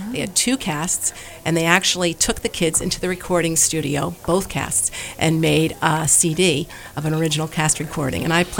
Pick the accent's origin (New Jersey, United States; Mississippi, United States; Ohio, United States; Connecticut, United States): Connecticut, United States; Naugatuck; It all started with a little theater in my hometown of Naugatuck, Connecticut.